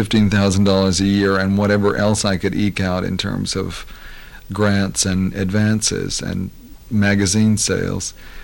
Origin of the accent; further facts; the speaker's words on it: Rocky Point, North Carolina, United States; There were people in my hometown with my same last name who were black people